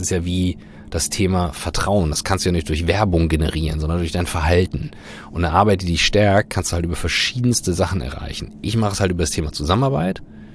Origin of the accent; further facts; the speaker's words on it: Northern Germany, Germany; oder wie wir als Norddeutsche sagen würden, hinten kackt die Ente.